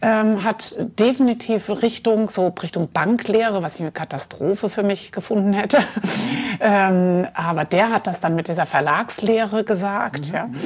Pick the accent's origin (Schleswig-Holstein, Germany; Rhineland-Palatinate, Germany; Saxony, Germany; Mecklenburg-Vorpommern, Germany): Rhineland-Palatinate, Germany; Mainz; ich komme aus Mainz, komme aus einer sehr bildungsbürgerlich, / auch unternehmerischen Familie.